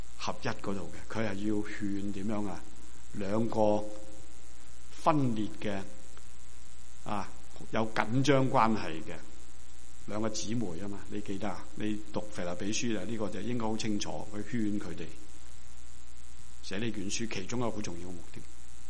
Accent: Guangdong, China; 即是等于我们广东人呢骂人骂得很劲的时候呢

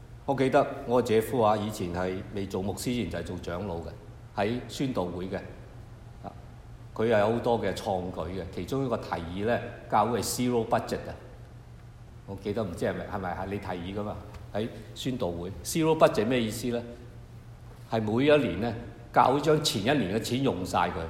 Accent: United States; 我哋美國人嘅觀念都係咁樣啦，係咪啊？

